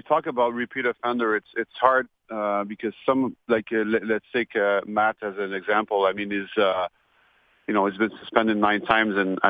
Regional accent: Finland; I still remember when he we came in the first we came from Finland, and I got traded from Winnipeg to Montreal

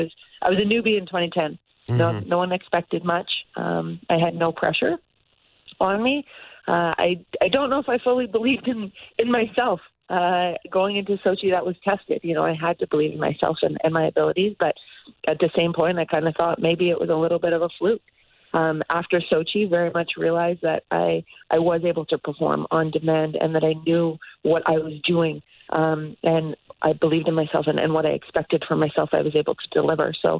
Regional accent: Calgary, Alberta, Canada; I'm born and raised in Calgary, so being around Canada Olympic Park, now Winsport, and growing up in the mountains

